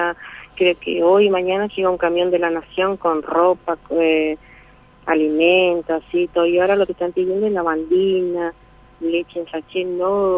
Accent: Posadas, Misiones, Argentina; soy misionera de Barrio Jardín de Posadas.

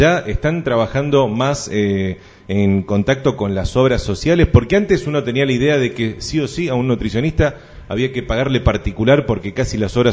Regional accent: Argentina; ¿Somos los argentinos los que uno de los países que más carnes consume?

